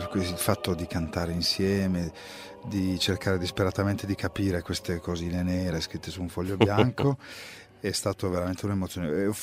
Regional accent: Piedmont, Italy; prevalentemente canzoni in piemontese, essendo io piemontese

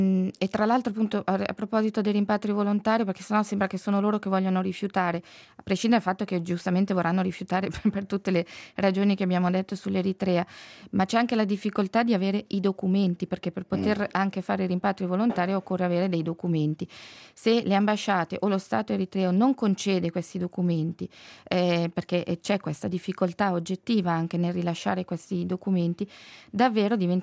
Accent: Switzerland; noi come Svizzera

